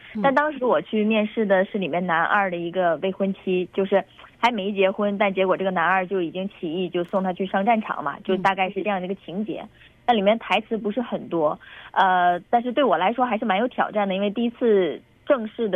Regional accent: Northeast China, China; 因为我本人是这个东北人。

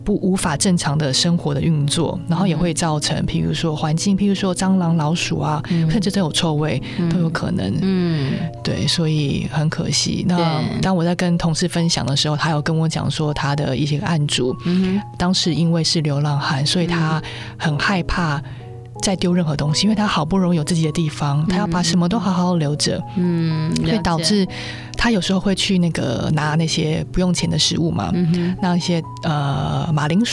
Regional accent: China; 对对，我可以了解，因为我也是中国人。

